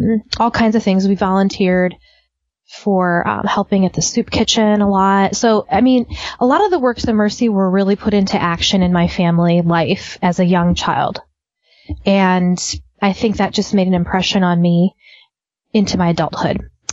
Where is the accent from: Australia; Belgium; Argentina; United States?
United States; Indiana; Okay, well, I grew up and currently still live in northern Indiana.